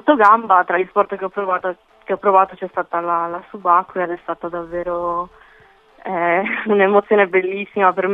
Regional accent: Calabria, Italy; now in Lucca, Italy; io vivo da settembre a Lucca, praticamente meno, cioè un anno, da settembre dell'anno scorso, se no sono calabrese.

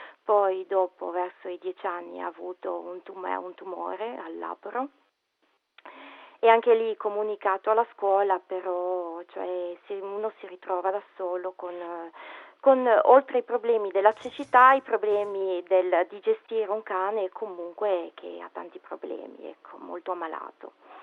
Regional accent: Imperia, Liguria, Italy; io sono di Imperia, arriva da una sessantina di chilometri da casa mia a Es, praticamente vicino a Nizza, vicino al confine.

